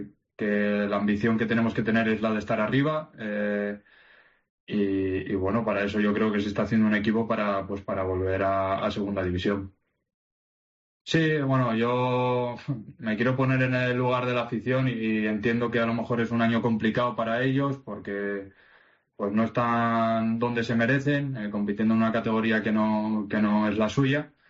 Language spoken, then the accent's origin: Spanish; Asturias, Spain; yo soy de Asturias